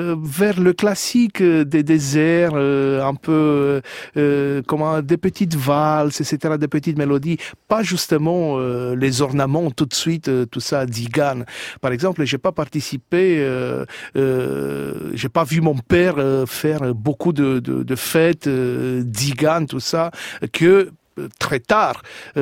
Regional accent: Bucharest, Romania; Si, je suis né là-bas, à Bucarest, en Roumanie, oui.

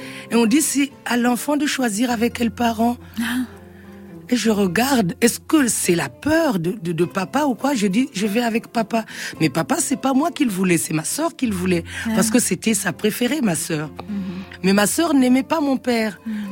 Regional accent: Pointe-Noire, Republic of the Congo; Oui, je suis née à Pointe-Noire.

